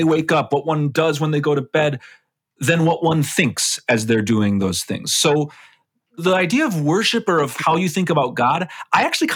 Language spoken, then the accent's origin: English; Milwaukee, Wisconsin, United States; I grew up in Milwaukee, Wisconsin, Both my parents are Jewish